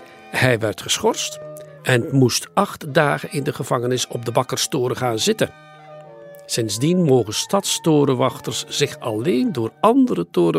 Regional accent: Antwerp, Flanders, Belgium; En als een Antwerpenaar niet kan klagen, dan is hij niet gelukkig.

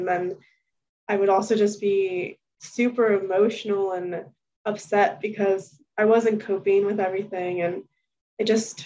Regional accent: Chesapeake, Virginia, United States; I am from Chesapeake, Virginia.

